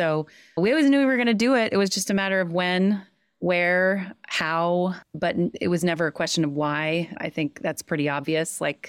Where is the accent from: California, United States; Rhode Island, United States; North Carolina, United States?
California, United States; We grew up in California.